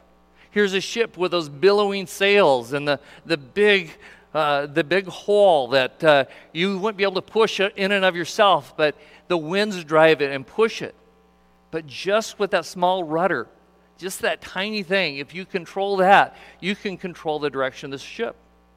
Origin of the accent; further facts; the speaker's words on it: Montana, United States; I'm not a grand horseman. I grew up in Montana, and I've only ridden a horse.